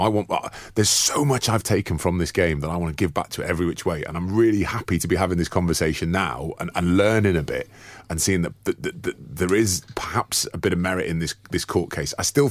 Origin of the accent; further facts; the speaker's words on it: England, United Kingdom; I went as an Englishman and started charging around, smashing people